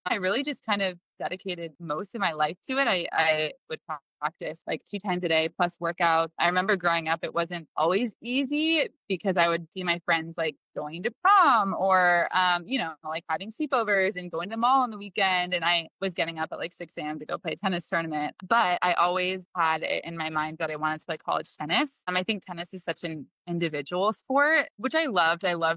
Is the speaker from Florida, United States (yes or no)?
yes; Florida, United States; Like, I'm from South Florida. I don't know that I could point to it on a map.